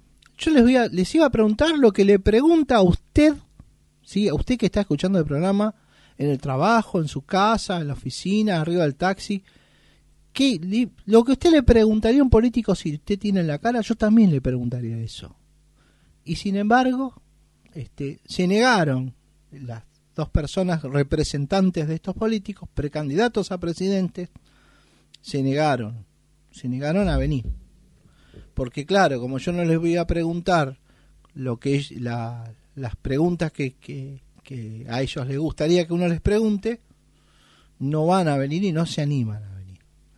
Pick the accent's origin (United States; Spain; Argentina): Argentina; Pero bueno, soy argentino, pago impuestos como todo el mundo, trabajo.